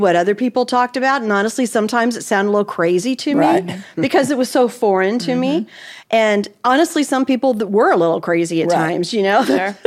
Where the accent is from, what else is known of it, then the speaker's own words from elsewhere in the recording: Indiana, United States; And I think maybe it's because I'm from Indiana, and that's, God knows, basketball is a part of my life.